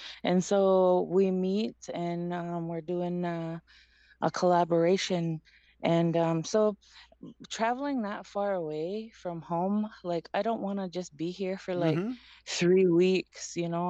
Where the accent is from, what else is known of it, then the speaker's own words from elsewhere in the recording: Ontario, Canada; I am from Six Nations Reserve